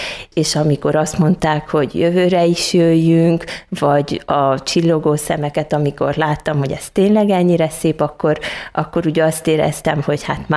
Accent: Csíkszentkirály, Harghita, Romania; now in Kiskunhalas, Hungary; milyen szépen élnek még ma is a székelyek. És az, hogy az én szülőfalumban voltunk, és együtt látni a Csíkszentkirály

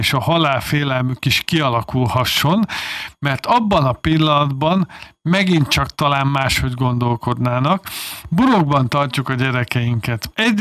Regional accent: Budapest, Hungary; born there; Budapest területén, szülőhelyemen elsősorban

